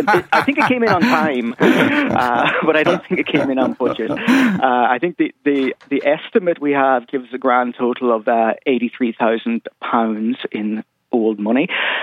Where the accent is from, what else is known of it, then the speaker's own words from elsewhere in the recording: County Donegal, Ireland; accent: Donegal; you might hear my accent. I grew up in Donegal, where there's no railways today.